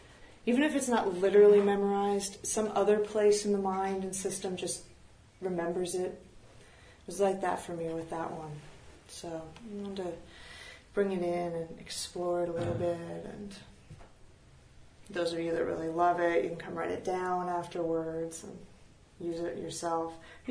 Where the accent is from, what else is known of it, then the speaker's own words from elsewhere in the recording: California, United States; I grew up in Marin. I know this place. I know this place.